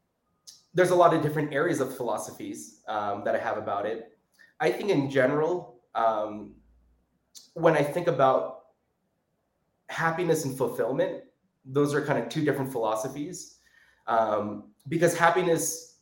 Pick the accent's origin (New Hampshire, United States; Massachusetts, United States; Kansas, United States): New Hampshire, United States; now in New York, United States; I was born in New Hampshire, in a very small town. I was maybe one of three Asians total in my entire school.